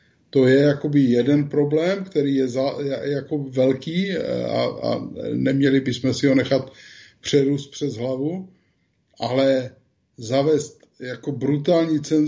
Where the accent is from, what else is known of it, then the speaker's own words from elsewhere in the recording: Moravian-Silesian Region, Czechia; já jsem vyrůstal na Ostravsku a většinu svého života tam žiju